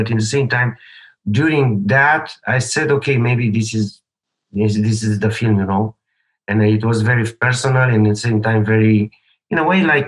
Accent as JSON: {"language": "English", "region": "Moldavia", "country": "Romania", "tie": "born or raised there", "second_language": "English", "said": "because I was from that region. It's a part of Romania, which is Moldavia. It's in the eastern part of Romania."}